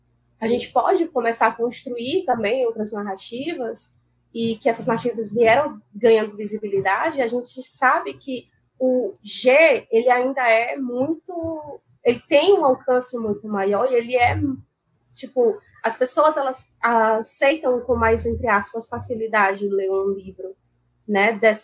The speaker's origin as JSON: {"language": "Portuguese", "region": "Northeast Region", "country": "Brazil", "said": "a gente é nordestina, a gente é LGBTQIAPN+"}